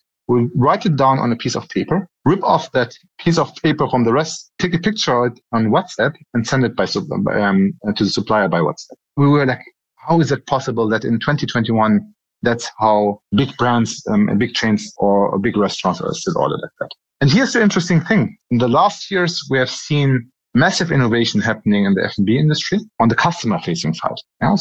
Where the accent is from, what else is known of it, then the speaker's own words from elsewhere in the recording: Germany; now in United Arab Emirates; I was born and raised in Germany to Syrian parents, but I've been here in the region for the past 9 years building tech startups.